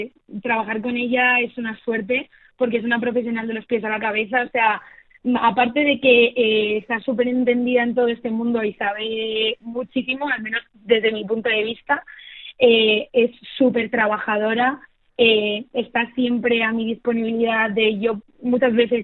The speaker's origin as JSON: {"language": "Spanish", "town": "Madrid", "region": "Community of Madrid", "country": "Spain", "said": "Yo soy de Madrid, pero mis abuelos eran de Peñafiel, que no sé si sabéis, es un pueblito que está en Valladolid."}